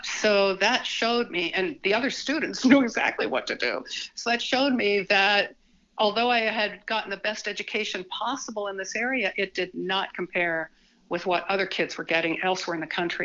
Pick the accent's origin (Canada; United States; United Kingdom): United States; Ebensburg, Pennsylvania; also born or lived in Baltimore; I was born in Baltimore and along with my two siblings. And when I was six, my parents decided that they would move back to the small town in Pennsylvania where my father had been born and raised. It's called Ebensburg.